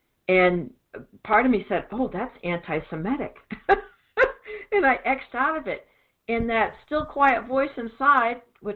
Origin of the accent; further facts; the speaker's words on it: Boston, Massachusetts, United States; I'm from Boston originally, so, you know, the Red Sox.